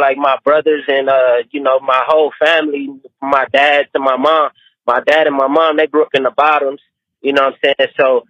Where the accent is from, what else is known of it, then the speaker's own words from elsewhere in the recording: Inglewood, California, United States; Yeah, and I'm born and raised in Inglewood.